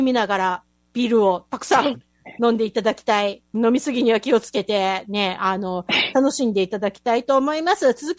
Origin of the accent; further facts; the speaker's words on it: Kyushu, Japan; now in Okinawa, Japan; もともと私、生まれ育ったのが九州なんで、まあ、海も近ければ近いっていう話なんですけれども、はい、どっちかっていうと常に山を見ながら生きてきた人間なので